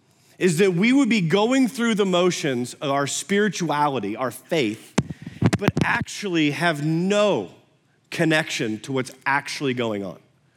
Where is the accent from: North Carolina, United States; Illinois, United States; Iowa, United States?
Iowa, United States; also born or lived in Oregon; I was born in Oregon, and then moved to Iowa early, like 6 months old